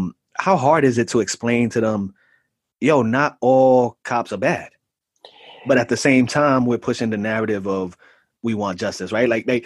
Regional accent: Bronx, New York, United States; All right, so I'm from the Bronx

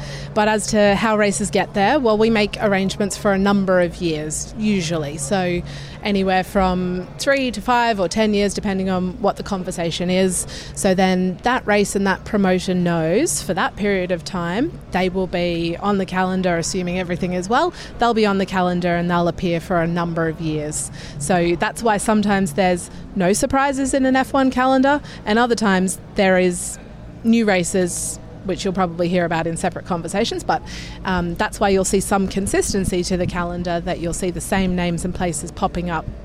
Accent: Brisbane, Queensland, Australia; I'm from Brisbane.

